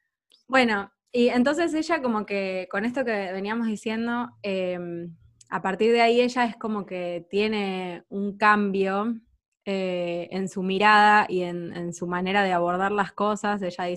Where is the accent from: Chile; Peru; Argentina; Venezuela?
Argentina; el primer, digamos, cine que yo, siendo argentina, que yo consumo de chiquita, es el que viene de Estados Unidos.